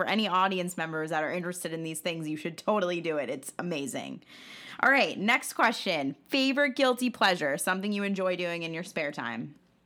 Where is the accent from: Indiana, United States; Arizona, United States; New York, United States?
New York, United States; My family's there, so I'm from New York, so I'm right there with you.